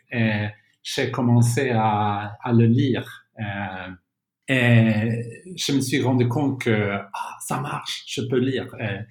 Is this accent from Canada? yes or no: no; Sweden; first language Swedish; French is a second language; ma langue maternelle, c'est le suédois. Une autre langue que je parle, c'est l'anglais.